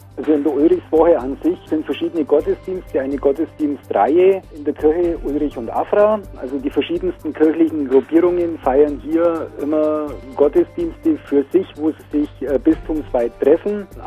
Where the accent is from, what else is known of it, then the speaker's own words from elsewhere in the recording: Augsburg, Bavaria, Germany; Ich komme aus Augsburg.